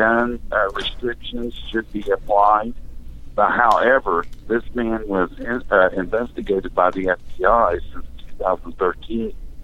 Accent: Missouri, United States; I'm from Missouri.

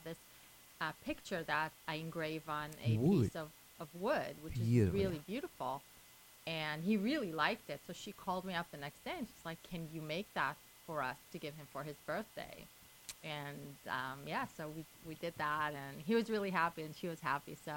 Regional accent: Israel; I'm from Israel, and my name in Hebrew means ray of light.

